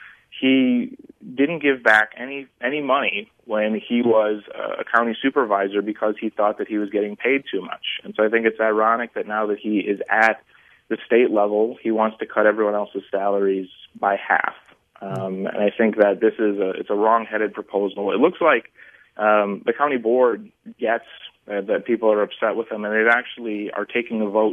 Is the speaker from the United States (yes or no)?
yes; Wisconsin, United States; We focus on Wisconsin because we're from Wisconsin, but the problem doesn't start within our borders.